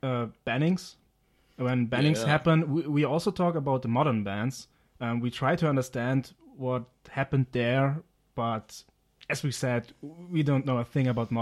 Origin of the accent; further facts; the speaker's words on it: Bavaria, Germany; I'm from Germany. we are from Bavaria, actually.